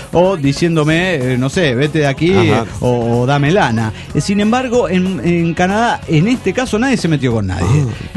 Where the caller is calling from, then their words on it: Toluca, State of Mexico, Mexico; soy ilusionado de Toluca, México